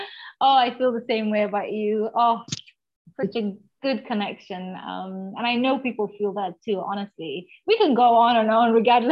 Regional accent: Kenya; but I was born in Kenya, grew up in Kenya, East Africa, and I am Kenyan.

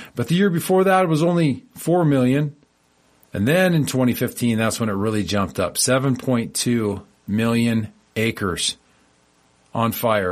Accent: United States; But I do not ever recall having this much smoke and this many fires burning, growing up in the American Redoubt than I have seen in just recent years, in this most recent decade.

